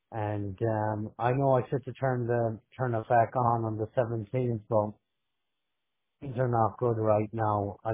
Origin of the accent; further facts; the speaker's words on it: Ireland; my brother just died this morning in my country, in Ireland.